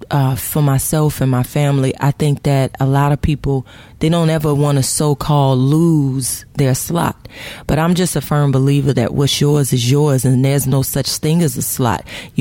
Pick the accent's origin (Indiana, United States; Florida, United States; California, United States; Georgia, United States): Georgia, United States; Atlanta; I'm from Atlanta. I like all that.